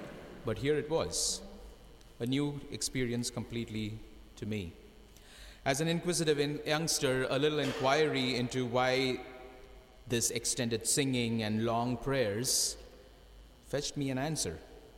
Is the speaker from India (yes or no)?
yes; Mumbai, Maharashtra, India; English is a second language; itself to the big city of Mumbai where I lived. By the time I reached this native place of mine where my mother tongue was spoken, I found that there was no running water, there was no electricity.